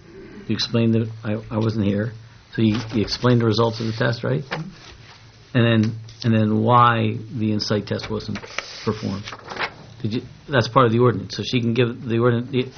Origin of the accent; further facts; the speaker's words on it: Camden, United States; I grew up in Camden. We didn't have soil.